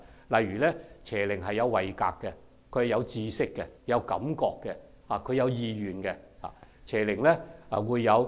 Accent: Shanghai, China; born there; 我在上海出世咧，我哋屋企有祖屋嘅

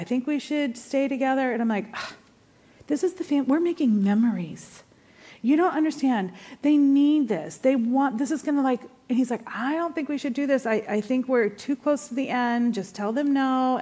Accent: New England, United States; I grew up in New England. I know snow can be dangerous.

